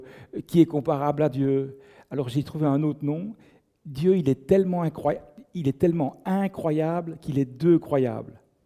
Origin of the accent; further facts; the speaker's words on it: Belgium; je suis belge.